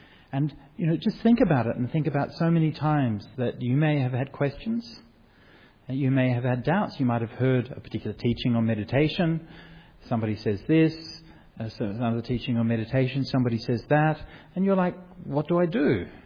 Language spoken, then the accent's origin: English; Perth, Western Australia, Australia; I'm just a monk from Perth. You know, I grew up in Corbinia, right?